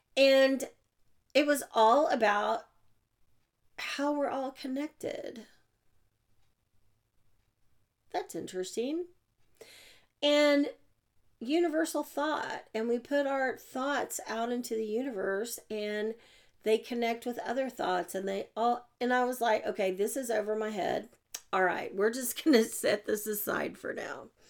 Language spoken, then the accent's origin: English; Oklahoma City, Oklahoma, United States; from Oklahoma City.